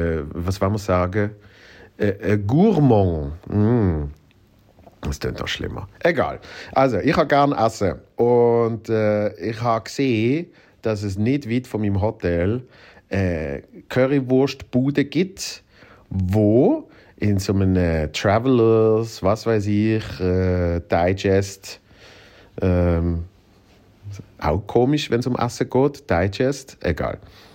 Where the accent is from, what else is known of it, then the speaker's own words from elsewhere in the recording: Basel, Basel-Stadt, Switzerland; Habe ich sogar gehabt mit meiner Heimatstadt, mit Basel.